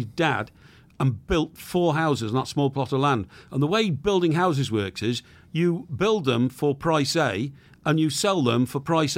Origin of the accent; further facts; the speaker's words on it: Chester, North West England, United Kingdom; Even when I was sort of 18 and I was in Chester, my hometown, before I went to university